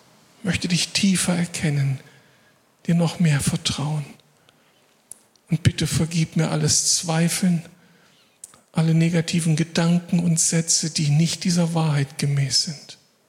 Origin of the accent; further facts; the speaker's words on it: Moers, North Rhine-Westphalia, Germany; aus meiner Heimatstadt Moers kommt.